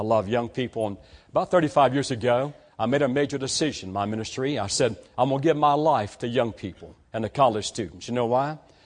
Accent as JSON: {"language": "English", "town": "Fairmont", "region": "West Virginia", "country": "United States", "tie": "born or raised there", "said": "I'm glad to come here back home to West Virginia. I'm from the Fairmont area, and I was raised in the country"}